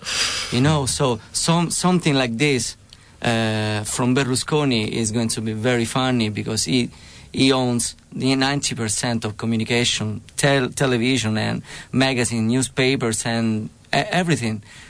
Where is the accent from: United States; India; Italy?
Italy; Lazio; I'm from Rome. Yeah, I'm very close to Rome, 40 kilometers from Rome. It's on the seaside. It's a beautiful place.